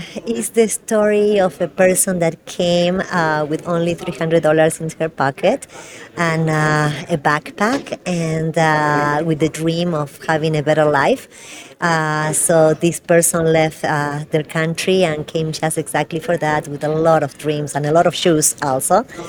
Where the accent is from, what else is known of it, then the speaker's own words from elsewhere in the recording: Argentina; now in Denver, United States; I mean, I'm from Argentina. Nothing Argentinian was here at that time in Denver, Colorado.